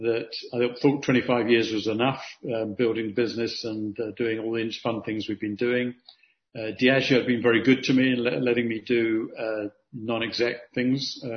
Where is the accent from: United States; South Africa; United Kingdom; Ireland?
United Kingdom; London; So I born and raised in London, went to hotel school in London